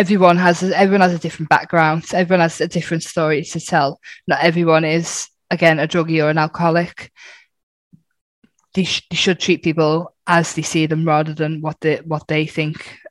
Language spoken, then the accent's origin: English; Liverpool, North West England, United Kingdom; I'm from Liverpool, yeah.